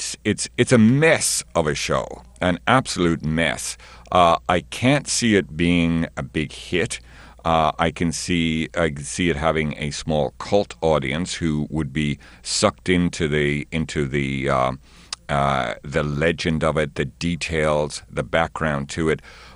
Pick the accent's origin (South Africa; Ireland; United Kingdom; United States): Ireland; At the same time, I'm originally Irish, and I recognize the Irishness of Sharon Horgan's humor.